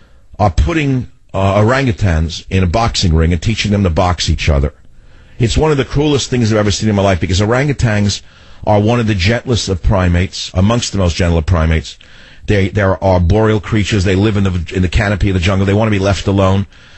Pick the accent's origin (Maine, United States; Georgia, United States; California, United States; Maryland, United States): California, United States; San Francisco; Here, … on KSFO, right in my hometown, San Francisco.